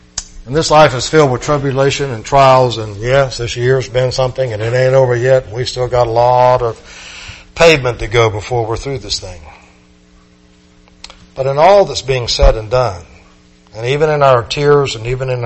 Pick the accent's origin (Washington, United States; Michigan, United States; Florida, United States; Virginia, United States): Florida, United States; Plant City; When I was growing up in Plant City, we lived in a little Jim Walter Crocker home